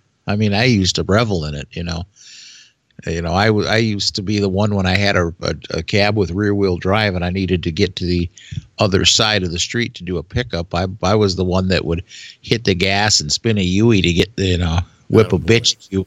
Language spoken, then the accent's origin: English; St. Paul, Minnesota, United States; from St. Paul, Minnesota